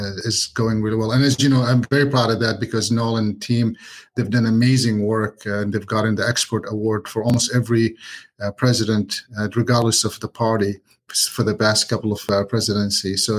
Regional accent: Gaza Strip, Palestine; also born or lived in Kuwait; now in United States; I'm originally from Palestine. I'm from Gaza Strip. I lived in Kuwait most of my life till the first Gulf War happened. And then when the first Gulf War happened, I came to the U.S. initially to go to school

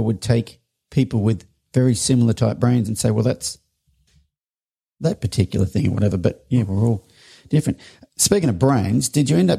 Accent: Australia; I'm an Aussie.

